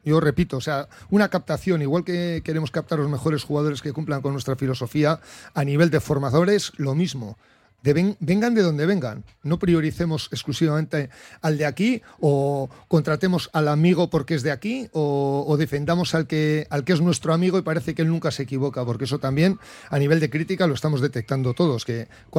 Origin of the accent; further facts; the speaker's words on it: Bilbao, Basque Country, Spain; y lo digo yo que soy de Santucho